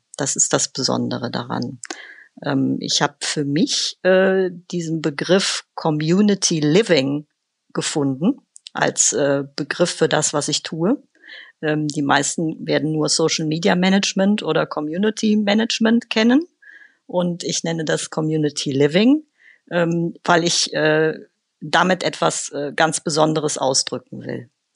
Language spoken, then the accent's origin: German; Rhineland, Germany; born there; Zum einen bin ich ja gebürtige Rheinländerin und hier im Rheinland sagt man zu allem Gedöns.